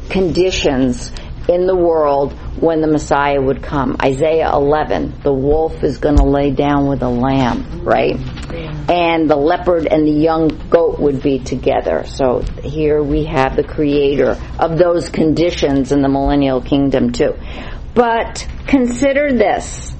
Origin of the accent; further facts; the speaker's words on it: Bronx, New York, United States; I'm from the Bronx.